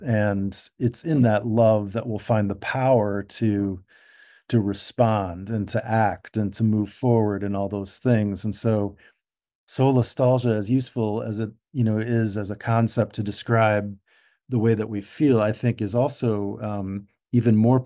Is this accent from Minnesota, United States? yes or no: yes; Minnesota, United States; For me, especially living in Minnesota, growing up in Minnesota, having a cabin in the northern part of the state